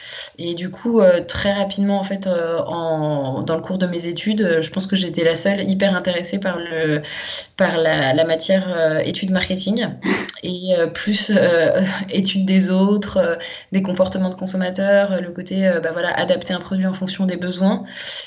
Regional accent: Paris, Île-de-France, France; Voilà, j'avais pas de chien chez moi à Paris, mais chez ma grand-mère, il y en avait un. Et puis, voilà, j'ai vraiment grandi

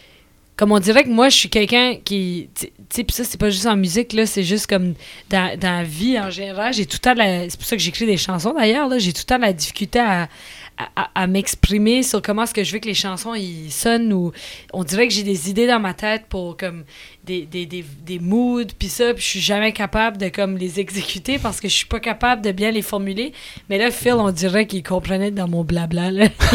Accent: Acadia, Canada; on est Acadien, on est ici puis on est là pour rester.

